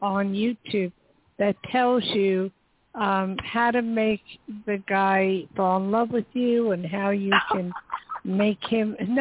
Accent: New Jersey, United States; I love New York, okay? I grew up in Jersey and hung out in New York my whole life.

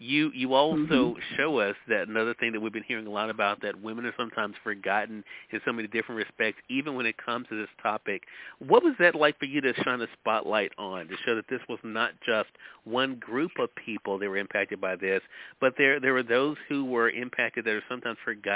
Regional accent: Mississippi, United States; my home state of Mississippi makes an appearance in this book

